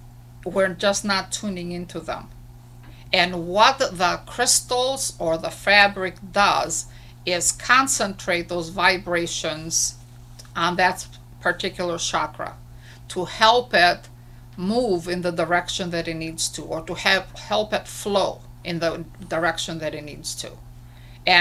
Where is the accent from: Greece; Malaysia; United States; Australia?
Greece; I came from Greece. I was born in Greece, so my dad did not want me to become an artist.